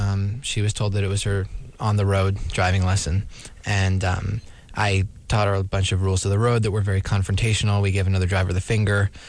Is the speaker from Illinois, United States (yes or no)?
no; Newton, Massachusetts, United States; I grew up in Newton.